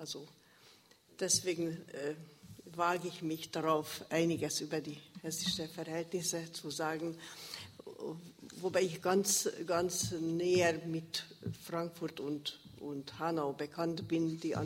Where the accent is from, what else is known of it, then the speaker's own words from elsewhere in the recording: Hungary; German is a second language; now in Germany; also ich bin eigentlich Ungarin geboren, das werden Sie an meinem harten Akzent immer wieder hören, lebe aber seit 1974 in der Bundesrepublik